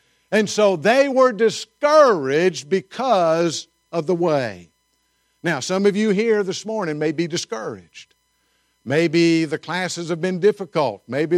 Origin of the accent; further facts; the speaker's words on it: the South, United States; Now, some of you are Southerners and you like rice. I grew up in the South, so...